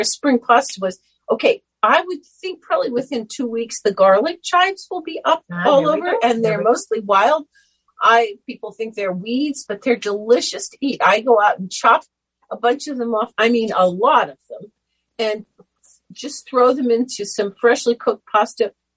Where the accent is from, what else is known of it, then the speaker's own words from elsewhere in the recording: Illinois, United States; like I grew up in Western Illinois